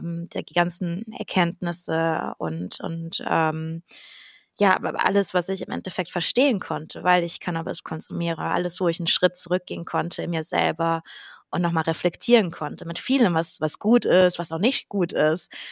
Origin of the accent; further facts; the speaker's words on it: Hungary; moved away; Also ich bin im großen Teil meiner Kindheit bin ich in Ungarn groß geworden.